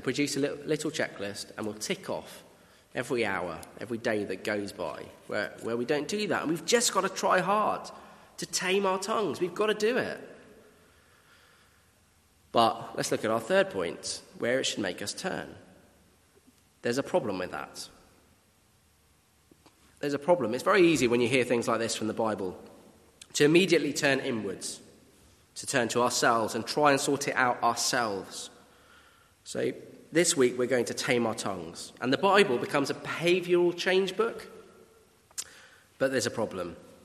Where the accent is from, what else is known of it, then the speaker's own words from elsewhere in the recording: Wales, United Kingdom; I'm Welsh, but I doubt any of you would have picked that up if you'd spoken to me beforehand. And that's because I've basically lost my accent.